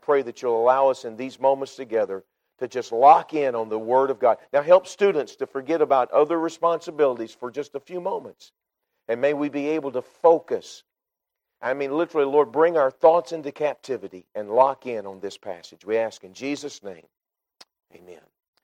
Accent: Texas, United States; Now, I grew up in Texas, where it was required that football was a part of your life.

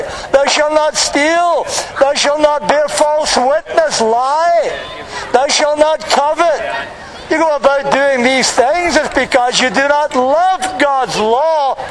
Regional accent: Glasgow, Scotland, United Kingdom; now in Stoke-on-Trent, United Kingdom; No. I live here, in Stoke-on-Trent.

